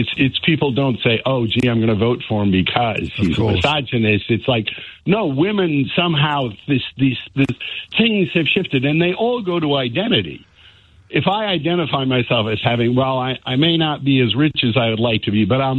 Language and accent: English; Midwest, United States; When I was younger, growing up in the Midwest, the smell of pollution, they just said it's the smell of money.